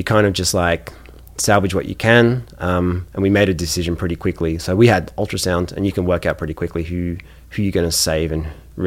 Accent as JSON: {"language": "English", "region": "New South Wales", "country": "Australia", "tie": "born or raised there", "said": "Uh-huh, just about 100 miles north of Sydney. So bunch of great surf spots there. Mark Richards is my hometown."}